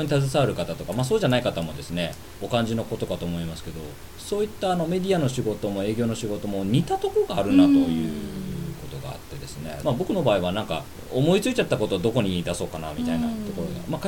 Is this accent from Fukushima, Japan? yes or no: no; Nerima, Tokyo, Japan; 実際にね、僕が生まれ育った時は大根やってるとこってあんまないんですよ。逆にキャベツなんですよ